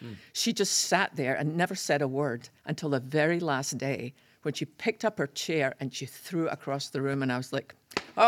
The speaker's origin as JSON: {"language": "English", "region": "Scotland", "country": "United Kingdom", "tie": "born or raised there", "said": "when growing up in Scotland, we're big on wallpaper."}